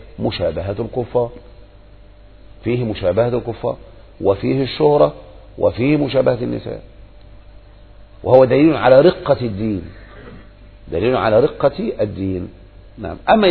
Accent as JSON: {"language": "Arabic", "country": "Egypt", "said": "فلهذا انتشر عندنا في مصر معروف كده، أي واحد متمسك يقال حنبلي"}